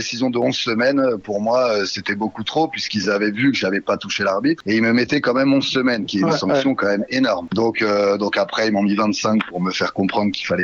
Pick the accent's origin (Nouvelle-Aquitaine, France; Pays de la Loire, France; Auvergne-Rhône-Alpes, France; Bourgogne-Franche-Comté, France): Bourgogne-Franche-Comté, France; Nevers; also born or lived in Strasbourg; Moi, je suis bourguignon. Je viens de Nevers.